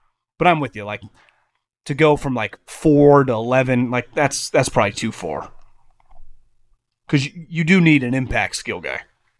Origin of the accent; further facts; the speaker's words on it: Davis, California, United States; also born or lived in East Bay; And listen, you're from the East Bay. I lived there for a decade. I'm from Davis, Sacramento area.